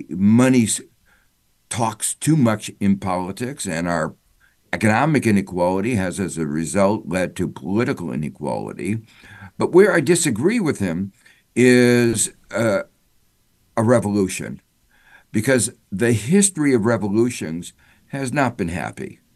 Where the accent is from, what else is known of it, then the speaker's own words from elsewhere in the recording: Gary, Indiana, United States; I come from Gary, Indiana, a steelmaking town